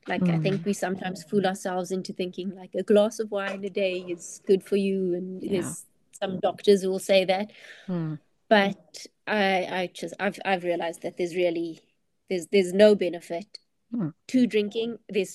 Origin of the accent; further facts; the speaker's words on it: George, Western Cape, South Africa; I'm from George, and we kind of like grew up thinking